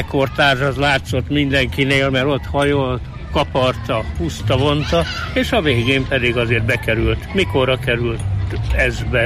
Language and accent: Hungarian; Szabolcs-Szatmár-Bereg, Hungary; Ugye nálunk még szabolcsi vagyok